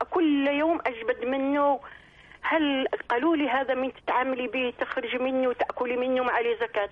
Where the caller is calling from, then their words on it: France; احنا من فرنسا نحبك دايما نتابعك